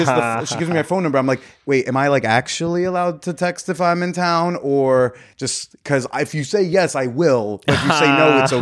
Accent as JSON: {"language": "English", "region": "New Jersey", "country": "United States", "also_born_or_lived": "Connecticut", "said": "North Jersey, but I went to boarding school for 4 years in Connecticut."}